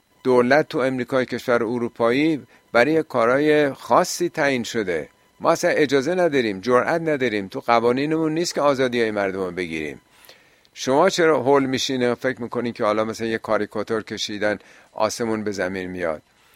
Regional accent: Iran; ایرانی هستیم ولی ایران رو هنر نزد ایرانیان است و بس نمیدانیم

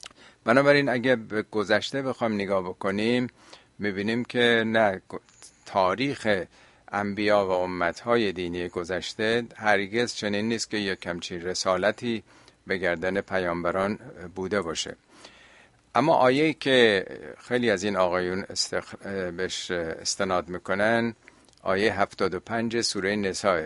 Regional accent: Iran; البته حالا ما چون ایرانی هستیم و شاید بیشتر حساسیت رون باشه

